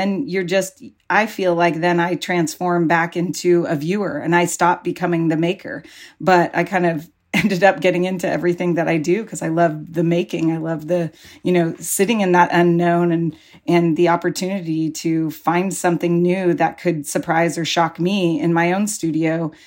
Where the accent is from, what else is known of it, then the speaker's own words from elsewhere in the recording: Pacifica, California, United States; when I was growing up in Pacifica